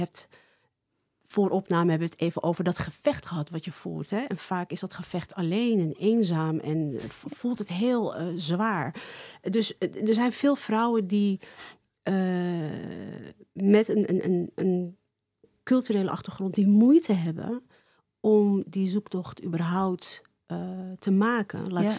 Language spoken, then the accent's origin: Dutch; Amsterdam, North Holland, Netherlands; Ik ben ook geboren getogen in Amsterdam met Marokkaanse ouders.